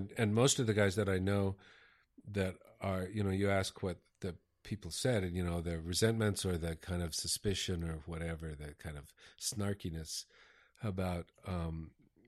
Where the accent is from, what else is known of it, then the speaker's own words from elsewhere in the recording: United States; I'm an American dude.